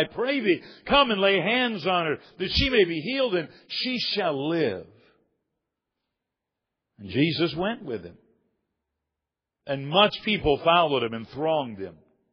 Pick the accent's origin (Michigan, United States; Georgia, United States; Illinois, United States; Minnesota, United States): Michigan, United States; also born or lived in South Carolina; I was born in South Carolina, but I was sentenced to the state of Michigan as a young man